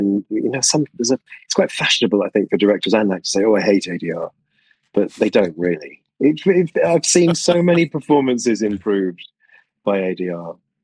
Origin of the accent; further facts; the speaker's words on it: South East England, United Kingdom; I was raised in the suburbs of London to the south, but because of my job and because I've traveled such a lot, and you know, it's been a long time since I've been a child in Surrey